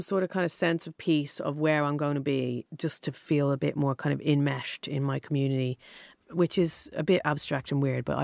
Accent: Dublin, Leinster, Ireland; moved away; Dundrum, South Dublin.

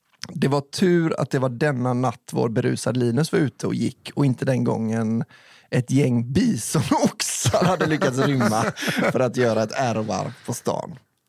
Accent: Borås, Västra Götaland County, Sweden; Med detta sagt ska vi förflytta oss till en sen lördagskväll i min hemstad Borås.

